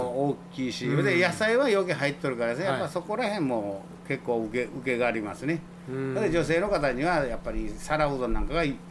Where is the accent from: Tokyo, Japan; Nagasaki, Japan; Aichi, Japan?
Nagasaki, Japan; 僕は長崎出身なもんで